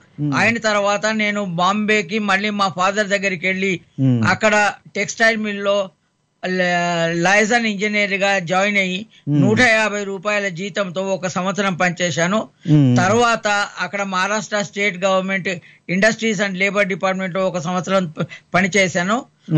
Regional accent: Mumbai, Maharashtra, India; also born or lived in Peddapendyala; నేను పెద్దపెండ్యాల గ్రామం, వరంగల్ జిల్లాలో పుట్టాను. నా స్కూల్ చదువు అంతా బొంబాయిలో జరిగింది. ఎందుకంటే మా ఫాదరు బాంబేలో టెక్స్టైల్ మిల్ వర్కరు. అప్పుడు స్కూల్ ఆంధ్ర స్కూల్లో నేను 10th వరకు చదువుకున్నాను.

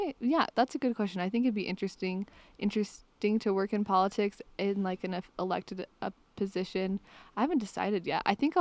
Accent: Salt Lake City, Utah, United States; Yeah, I'm from Salt Lake City, Utah, technically Mill Creek, Holiday area.

